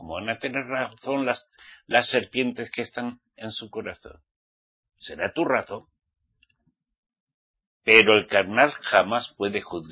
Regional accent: Spain; Yo nací en España, soy español, ok, porque nací en España, ok. Pero ante los ojos de Yahweh soy israelita

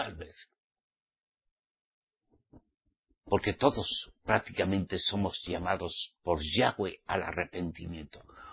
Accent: Spain; yo era español. Yo no nací en Roma.

